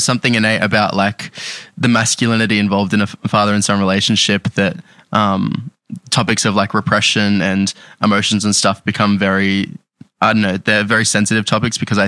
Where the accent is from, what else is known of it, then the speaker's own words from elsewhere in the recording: Ardmona, Victoria, Australia; I grew up in a small town called Ardmona, just outside of Shepparton in rural Victoria.